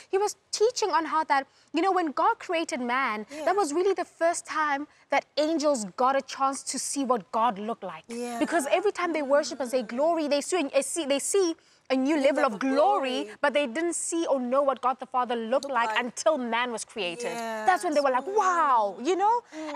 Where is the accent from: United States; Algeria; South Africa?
South Africa; I mean, I grew up in South Africa, heard about apartheid and that kind of segregation